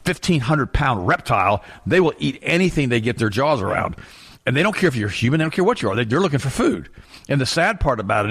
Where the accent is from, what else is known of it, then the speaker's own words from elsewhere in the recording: Florida, United States; I'm from Florida. You don't ever go into deep black holes.